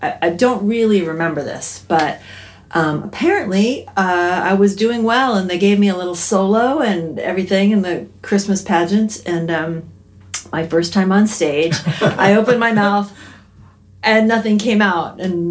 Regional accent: San Francisco, California, United States; born there; I was born in Haight-Ashbury, like right there, almost at Haight and Ashbury.

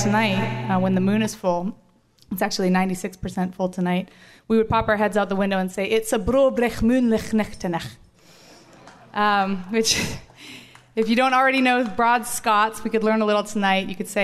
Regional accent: Berkeley, California, United States; I came here from San Francisco. I am originally from Berkeley. I grew up in a house full of old folk records.

